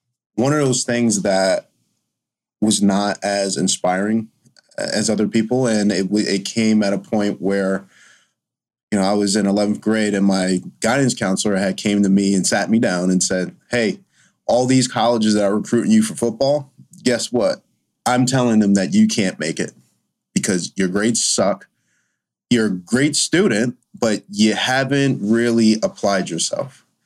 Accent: Albany, New York, United States; born and raised in Albany, New York, come from a long history of people who've lived in New York six generations now

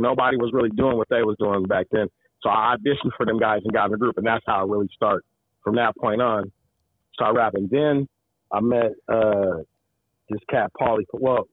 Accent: Portland, Oregon, United States; but I grew up in Portland, man. When it was a lot of pimping and funk going on.

